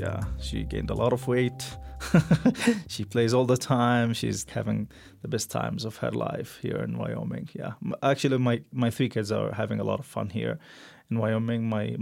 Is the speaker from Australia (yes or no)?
no; Gaza, Gaza Strip, Palestine; moved away as an adult; now in United States; I am originally from Gaza, from Palestine, and I came here to the University of Wyoming 3 years ago to do my Master in International Studies.